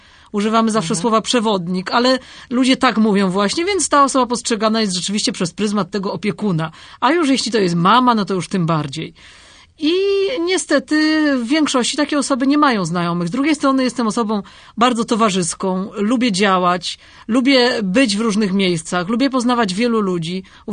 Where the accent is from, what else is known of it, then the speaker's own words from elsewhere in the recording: Kielce, Świętokrzyskie Voivodeship, Poland; Nie, pochodzę z Kielc.